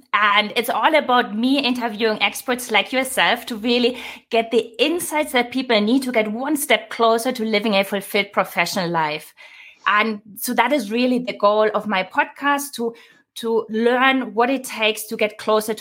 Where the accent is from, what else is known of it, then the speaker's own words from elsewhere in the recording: Germany; moved away as an adult; also born or lived in United States; And I lived in Germany till I was 22, 23 or something like that.